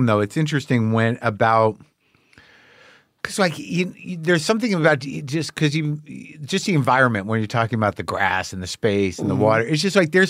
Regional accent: New Mexico, United States; Like, well, I grew up in New Mexico. I have the same feeling about it. But, like, sometimes I'm thinking, like, maybe I should move back there.

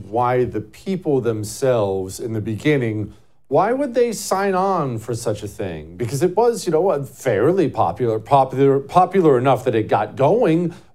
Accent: United States; Now, I am an American, therefore I don't care about the French

